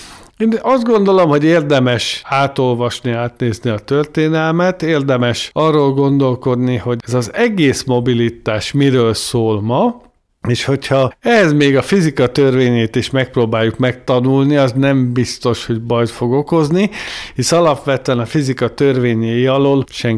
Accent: Tatabánya, Komárom-Esztergom, Hungary; én Tatabányán születtem és élek, és Tatabánya ugye 5 faluból lett város

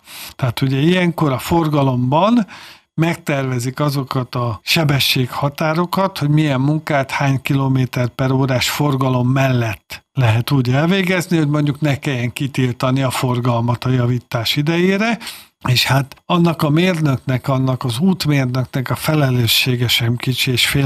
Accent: Hungary; miközben mi magyarként azt gondoljuk, hogy mi betartottuk a szabályt

